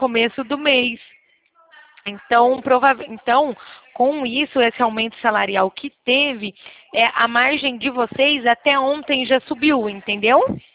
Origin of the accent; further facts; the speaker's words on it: Araçatuba, São Paulo, Brazil; eu sou aqui de Araçatuba mesmo.